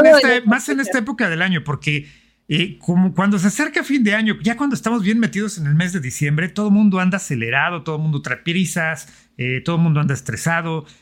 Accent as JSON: {"language": "Spanish", "country": "Mexico", "said": "somos muy irresponsables, como mexicanos, como latinos"}